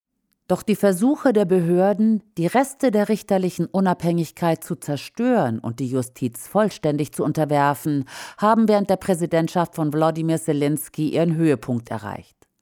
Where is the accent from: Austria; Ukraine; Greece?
Ukraine; So leider auch in meiner Heimat, der Ukraine.